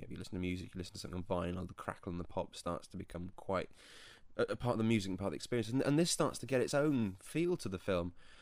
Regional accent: Wales, United Kingdom; Now, I happen to know a little about Patagonia because I'm Welsh

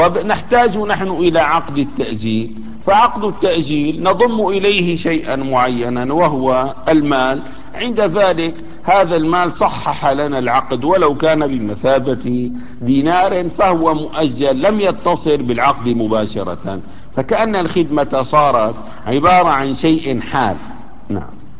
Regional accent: Damascus, Damascus Governorate, Syria; مثلا عندنا في دمشق الان موجود هذا البلوك الاسمنتي او الفخاري

